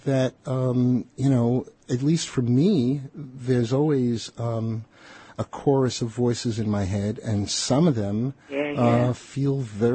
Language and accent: English; Elmont, New York, United States; Oh, okay. I grew up in Elmont.